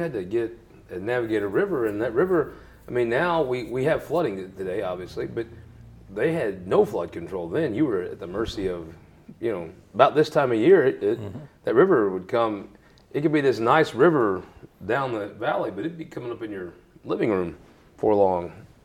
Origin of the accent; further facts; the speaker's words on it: Missouri, United States; And I'm from Southeast Missouri. I mean, every town in Southeast is on top of a hill because before then there was just a swamp.